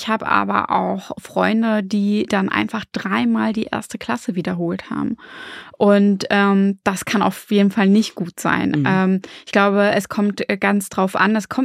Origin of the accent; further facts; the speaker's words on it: Rostock, Mecklenburg-Vorpommern, Germany; Ich komme zum Beispiel aus Mecklenburg-Vorpommern und Rostock-Lichtenhagen.